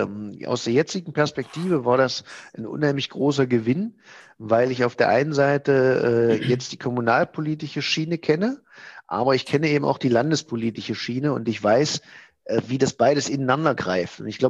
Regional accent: Halberstadt, Saxony-Anhalt, Germany; meine Heimatstadt, ich bin ja gebürtiger Halberstädter, noch weiter voranbringen

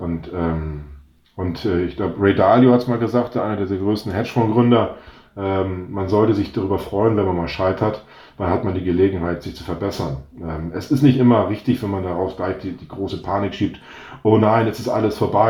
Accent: North Sea coast, Germany; Also ich bin ja an der Nordseeküste aufgewachsen

